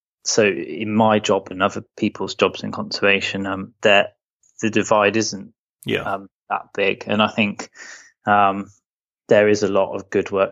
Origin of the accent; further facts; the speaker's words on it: Peterborough, East of England, United Kingdom; now in Somerset, United Kingdom; I grew up in Peterborough, so in the which is in the east, and not far from the East Anglian Fens. So in a sense, quite a similar landscape. Although over there, if it's not fenland, it's mostly agriculture, arable farming.